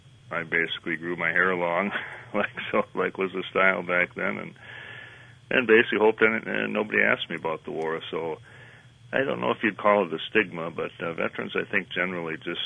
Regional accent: Rochester, Minnesota, United States; I actually was born and raised in Rochester, Minnesota, so I came back to Rochester.

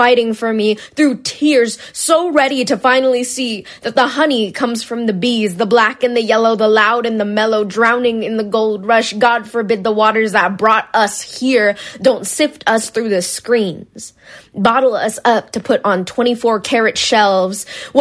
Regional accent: Sacramento, California, United States; also born or lived in San Francisco Bay Area; I grew up in Sacramento for the most part, born in the Bay, but grew up in Sacramento.

